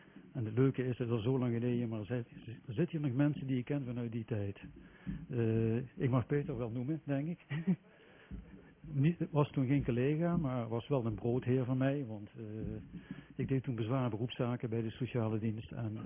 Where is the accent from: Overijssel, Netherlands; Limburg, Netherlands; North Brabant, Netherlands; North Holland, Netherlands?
Limburg, Netherlands; Schaesbergerveld; Ik ben opgegroeid in Schaarsbergenveld.